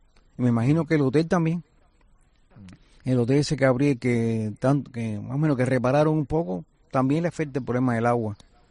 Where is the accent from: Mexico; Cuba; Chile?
Cuba; now in Tenerife, Spain; Soy cubano.